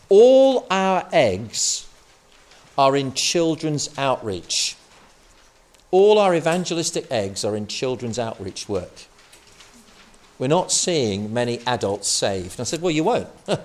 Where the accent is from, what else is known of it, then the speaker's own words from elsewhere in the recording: United Kingdom; We're British, after all.